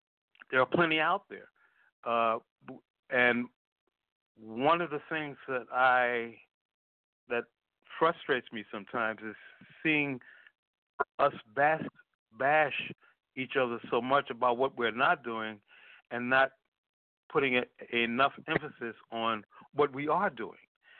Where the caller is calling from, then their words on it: Stone Mountain, Georgia, United States; I'm calling from Stone Mountain, Georgia.